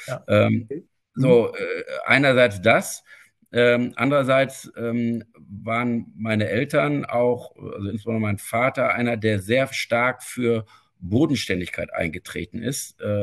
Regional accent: Neuss, North Rhine-Westphalia, Germany; so bin ich eben dann die letzten Jahre der Grundschule und dann die gesamte Gymnasialzeit in Neuss sozialisiert worden und bezeichne mich insofern auch so als Rheinländer, auch wenn das nicht gebürtig so ist.

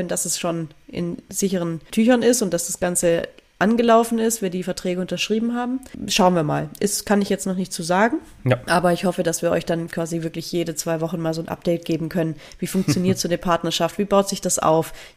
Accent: Baden-Württemberg, Germany; ich bin Schwabe

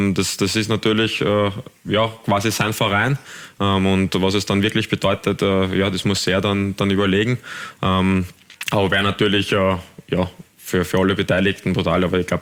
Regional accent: Carinthia, Austria; Bei uns in Kärnten ist das leider halt nicht möglich

